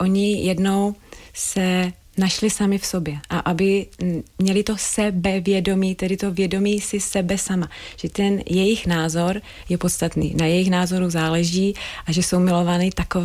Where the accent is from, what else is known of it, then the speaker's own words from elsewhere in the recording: Přerov, Olomouc Region, Czechia; Já pocházím z malého města, z Přerova, tam mě všichni znali, potkávali mě, pozdravili mě.